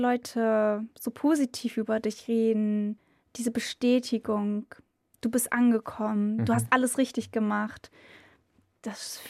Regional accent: Bremen, Germany; Wir kommen aus Sebaldsbrück.

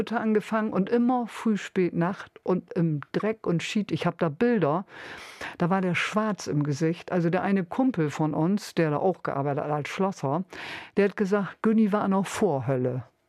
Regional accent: Bremen, Germany; Und ich bin ja am Waller Park aufgewachsen.

